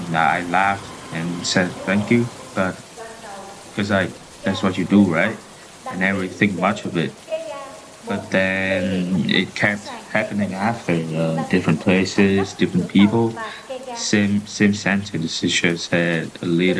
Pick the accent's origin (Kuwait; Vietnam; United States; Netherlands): Vietnam; now in Canada; I'm from Vietnam. I live here in Canada